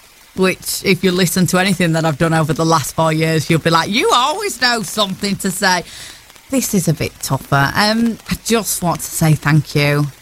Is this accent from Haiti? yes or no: no; Pontefract, Yorkshire and the Humber, United Kingdom; my hometown every single week. I'm from Pontefract. I'm born and raised around here.